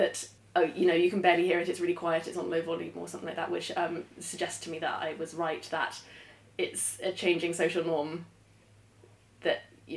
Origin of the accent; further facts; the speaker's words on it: London, United Kingdom; when I was growing up in London, that wasn't a normal thing to do.